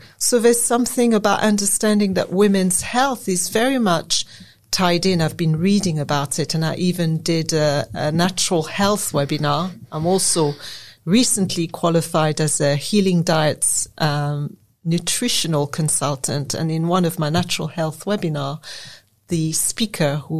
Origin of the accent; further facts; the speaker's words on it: Senegal; moved away; I was born in Senegal. My dad is from Benin. My mother has European Asian roots. When I lived in Senegal, I was seen as Toubab.